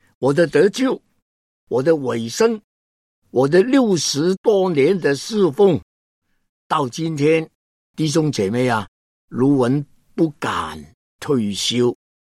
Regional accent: China; 叫我不要忘记我是一个中国人，要爱我的同胞

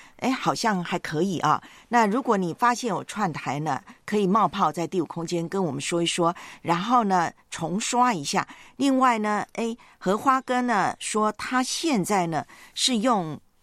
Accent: Taiwan; now in Hong Kong; 不论是我的老家台湾那边，又或者是呢香港这边呢

